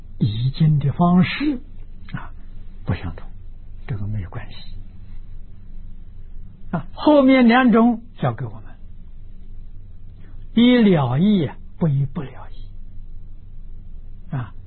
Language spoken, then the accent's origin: Chinese; China; 我们中国人念起来不太好口味